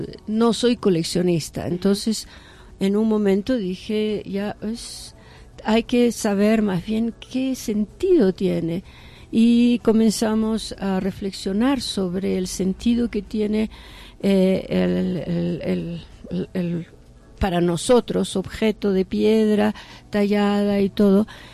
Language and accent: Spanish; Cairani, Tacna, Peru; me hizo acordar mi niñez, ¿no?, en el campo, en Cairani. Yo soy de Cairani